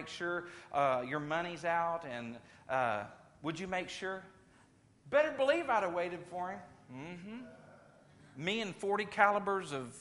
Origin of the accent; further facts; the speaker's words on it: Louisiana, United States; I grew up in Louisiana. Hurricanes. We had hurricanes. We had Aladdin hurricane lamps. I learned how to trim lamps.